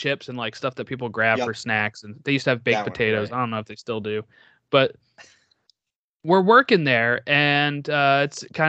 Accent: United States; Even though he's Australian and I'm American.

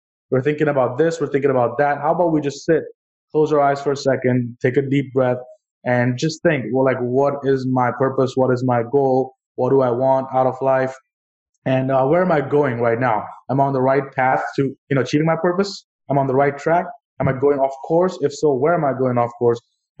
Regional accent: India; now in New York, United States; Well, originally I'm from India, but right now I live in New York.

